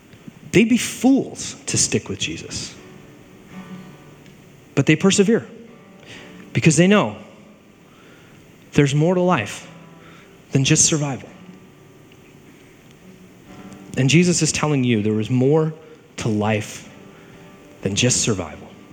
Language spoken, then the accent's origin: English; East Coast, United States; So I'm from the East Coast.